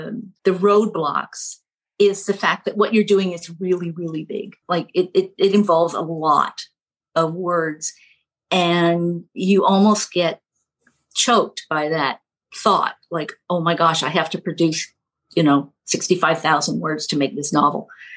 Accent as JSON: {"language": "English", "town": "Kitchener", "region": "Ontario", "country": "Canada", "tie": "born or raised there", "said": "it takes place in present day in my hometown, Kitchener"}